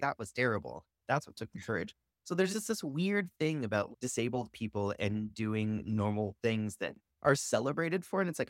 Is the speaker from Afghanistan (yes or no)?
no; Wyoming, United States; So growing up in Wyoming, my dad and his brothers are very much men who like to hunt and to fish.